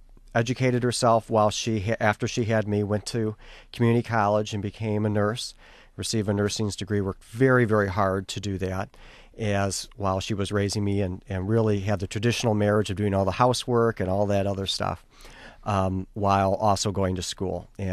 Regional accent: Detroit, Michigan, United States; also born or lived in St. Clair Shores; And I was raised on the East Side of Detroit and eventually moved over to St. Clair Shores. Eventually went to high school at Lakeview High School in St. Clair Shores.

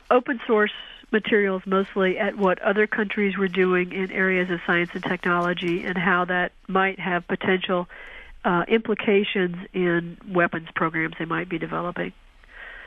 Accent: Alabama, United States; Well, I just sort of had an ordinary childhood growing up in Alabama. I had three brothers and two sisters.

